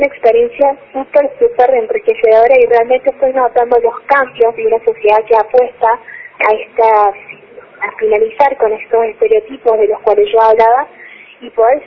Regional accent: Argentina; demostrar la cultura de nuestro país a través del talento que nos represente como Argentina en mi caso

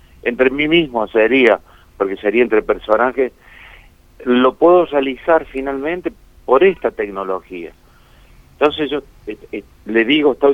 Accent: Colazo, Córdoba, Argentina; born there; Yo nací en Colazo, es un pueblo que ahora debe tener... no llega a 2.000 habitantes, está cerca de Oliva, y yo nací ahí

